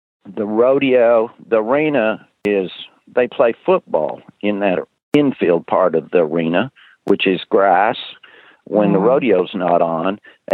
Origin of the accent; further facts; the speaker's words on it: Canada; born there; I'm Canadian born, and I rode alongside the American flag.